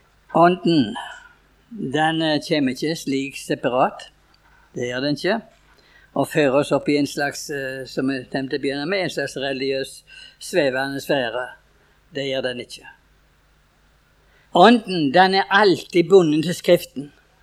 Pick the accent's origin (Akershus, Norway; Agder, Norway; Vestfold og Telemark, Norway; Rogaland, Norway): Rogaland, Norway; Hjemme på Talje, så jeg fra en liten øy inne i Ryfylke.